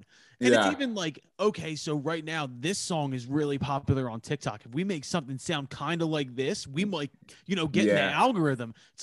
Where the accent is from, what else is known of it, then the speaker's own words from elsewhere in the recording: Philadelphia, Pennsylvania, United States; If that was in Philly, and I'm from Philadelphia, if it was in Philly and I went to a Super Bowl